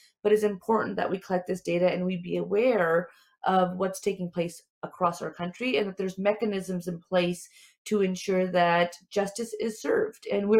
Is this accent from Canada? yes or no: yes; Waterloo, Ontario, Canada; I'm an Asian Canadian myself. My parents immigrated from India in the early 70s, and I'm born and raised in the Waterloo region.